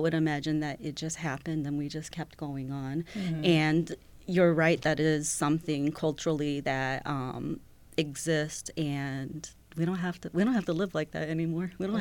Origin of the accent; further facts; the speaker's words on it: Toledo, Ohio, United States; first language Spanish; Spanish is my first language, but I mean, for the most part, I remember speaking both languages. My mom was always very big on speak Spanish. We speak mm-hmm. Spanish, which was a big difference for what the culture was in Toledo at the time when I was a child.